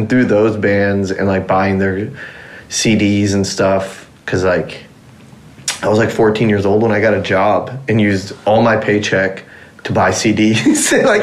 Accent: Dallas, Texas, United States; Born and raised in North Texas, like that's where they immigrated from Iran to, and grew up in Dallas

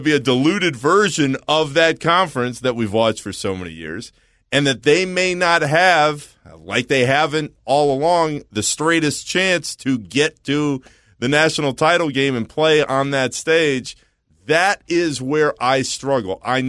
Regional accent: Orlando, Florida, United States; I grew up in Orlando. I've been watching Florida State, Florida games, and now UCF my whole life.

